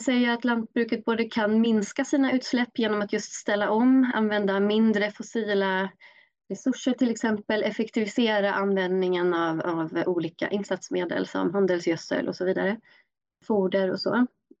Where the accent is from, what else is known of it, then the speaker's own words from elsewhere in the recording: Gothenburg, Västra Götaland County, Sweden; Ja, jag är uppväxt på Norra Hisingen, så nära Göteborg, men där är det en hel del, vad ska man säga, lite mer lantligt, men vi hade ingen gård, vi hade hästar.